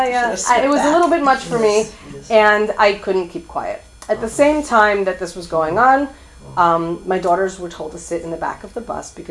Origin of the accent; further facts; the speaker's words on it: Lakewood, New Jersey, United States; born there; I was born in Lakewood, New Jersey.